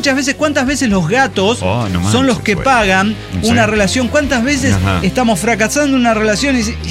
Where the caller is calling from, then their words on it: Tlalnepantla, State of Mexico, Mexico; Soy el hijo de … desde Tlanepantla, México.